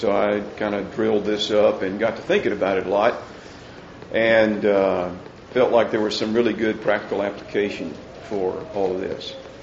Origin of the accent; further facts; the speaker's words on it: Birmingham, Alabama, United States; I mean, I grew up in Birmingham, Alabama, and I remember that well. And I remember very well all the bigotry and hatred that was a part of my white culture